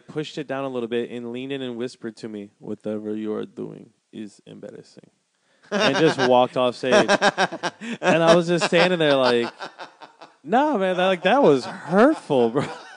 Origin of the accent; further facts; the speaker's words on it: Wisconsin, United States; I'm mixed, dude. I'm from Wisconsin, like that.